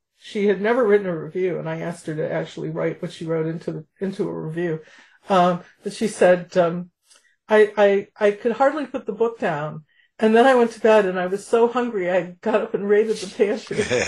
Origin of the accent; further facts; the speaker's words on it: Chicago, Illinois, United States; Okay, so I'm from Chicago.